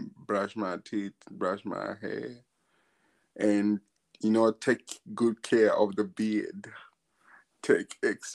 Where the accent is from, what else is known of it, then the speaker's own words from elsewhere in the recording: Zimbabwe; now in United Kingdom; I grew up in Zimbabwe where I was taught like real how to like where I was taught discipline